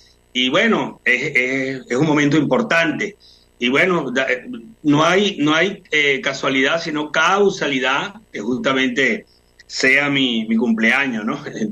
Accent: Venezuela; Esto comenzó, esta reconexión comenzó en el año 2000, yo soy de Venezuela, y estando en Venezuela en el año 2000

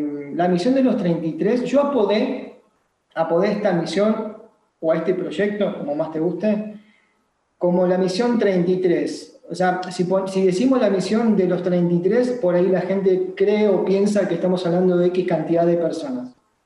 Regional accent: Buenos Aires, Argentina; now in Mendoza, Argentina; de la enseñanza que he tomado aquí en Mendoza, porque yo soy de Buenos Aires

